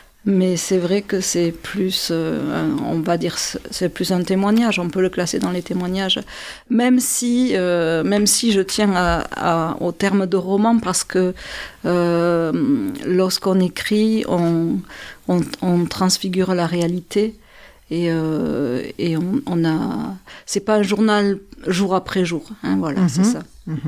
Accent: Occitanie, France; on va dire que mon enfance dans l'Aveyron, et chez mes grands-parents notamment, c'est un peu ma source d'écriture

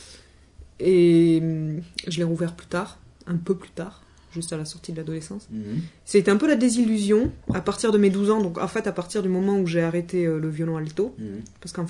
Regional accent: Occitanie, France; je viens du Tarn dans un petit trou paumé que probablement personne ne connaît. Et j'ai grandi dans une famille de musiciens

